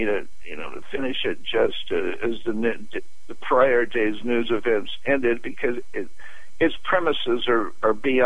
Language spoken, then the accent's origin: English; California, United States; look at California, where I, as a Californian, voted, and the votes didn't matter